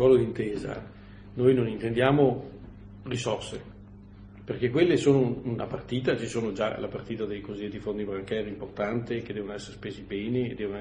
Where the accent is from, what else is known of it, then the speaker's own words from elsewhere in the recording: Feltre, Veneto, Italy; Vengo da Feltre